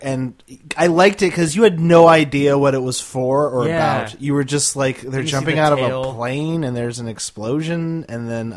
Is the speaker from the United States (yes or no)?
no; England, United Kingdom; I am the English guy.